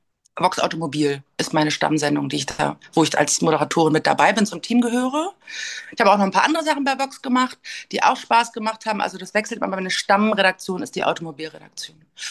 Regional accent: Northern Germany, Germany; also born or lived in Berlin; now in Wandlitz, Germany; Ich wohne jetzt in Wandlitz nach 12 Jahren Kreuzberg. Ich komme aber aus dem Norden ursprünglich und habe mal in Rostock gewohnt, da habe ich studiert. Ich habe aber auch mal in Kiel gewohnt zum Arbeiten. In Hamburg habe ich gewohnt.

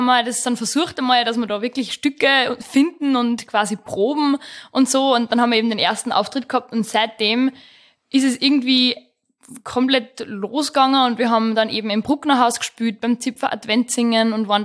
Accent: Rechberg, Upper Austria, Austria; Ich komme aus Rechberg im Müllviertel, da in der Nähe von Perg. Bin am Land aufgewachsen

